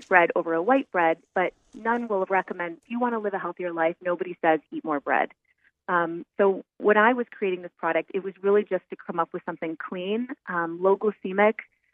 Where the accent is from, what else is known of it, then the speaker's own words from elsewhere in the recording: Wisconsin, United States; I'm originally from Wisconsin, and I'm from farm country.